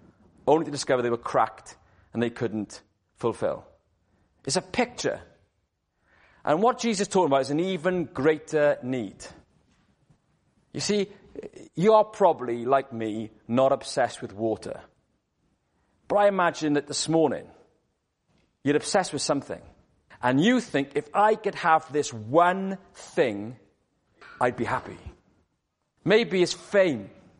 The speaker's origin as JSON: {"language": "English", "region": "Wales", "country": "United Kingdom", "moved": "yes", "lives_now": "London, United Kingdom", "said": "As a Welshman, I find that very hard that people are obsessed with water because all we have in Wales is water."}